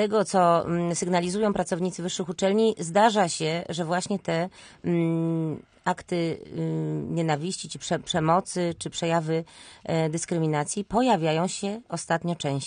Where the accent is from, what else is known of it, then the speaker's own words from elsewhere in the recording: Łódź, Łódź Voivodeship, Poland; na to, że ta Łódź, która kiedyś była bardzo, bardzo przyjazna cudzoziemcom, ja zresztą pamiętam, bo wychowałam się tutaj